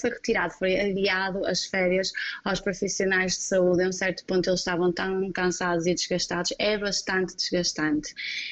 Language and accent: Portuguese; Guimarães, Norte, Portugal; moved away; Sinto-me tanto em casa aqui como em Portugal. Em Guimarães, não, que eu sou de Guimarães.